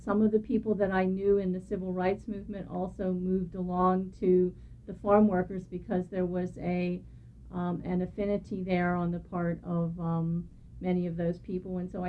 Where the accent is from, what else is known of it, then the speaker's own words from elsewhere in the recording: Pennsylvania, United States; I grew up in Butler County, Pennsylvania.